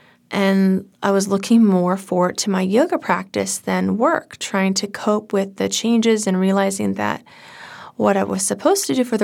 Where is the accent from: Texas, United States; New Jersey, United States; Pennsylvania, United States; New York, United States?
Texas, United States; Houston; I'm like, oh, I'm from Houston.